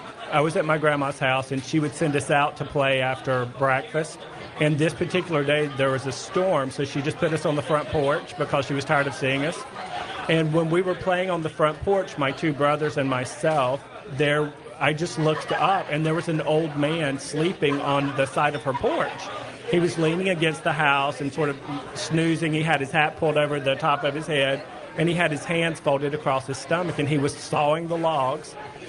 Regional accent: the South, United States; And I grew up in the South, which is always very colorful.

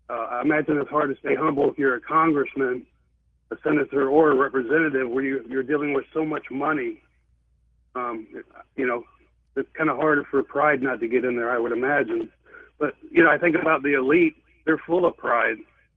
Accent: Illinois, United States; I'm from Illinois myself, do a shout out to the St. Louis area

